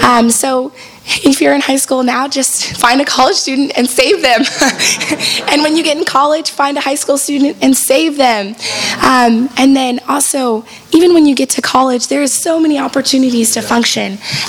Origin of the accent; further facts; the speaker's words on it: the South, United States; I'm not from this area. I'm from the South. And if you've ever been to the South, it's a lot different than this area. And when I came to school up here, I really had a culture shock